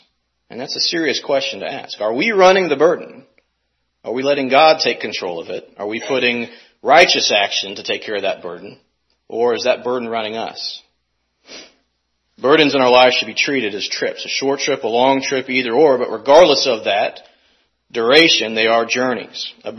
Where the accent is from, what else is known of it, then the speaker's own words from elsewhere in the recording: St. Louis, Missouri, United States; now in Kansas City, United States; I'm not a Kansas City Royals fan, being born and raised in St. Louis